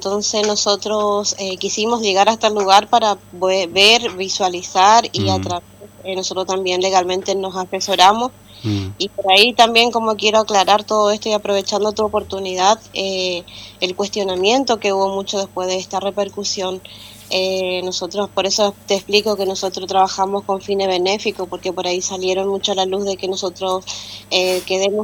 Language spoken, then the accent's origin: Spanish; Puerto Libertad, Misiones, Argentina; Nosotros somos de Puerto Libertad, que queda acá a pasitos de Iguazú.